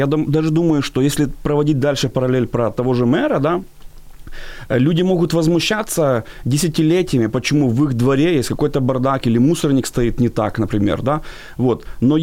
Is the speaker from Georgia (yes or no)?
no; Mykolaiv, Mykolaiv Oblast, Ukraine; Вот, я сам из Николаева, у нас есть свой мэр